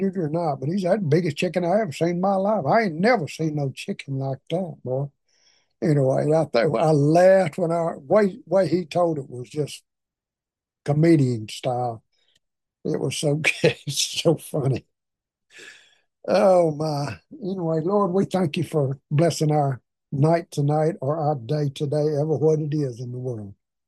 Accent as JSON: {"language": "English", "region": "Arkansas", "country": "United States", "accent": "Arkansas", "said": "I have a little bit of my Arkansas accent and his South African accent don't mix for some reason."}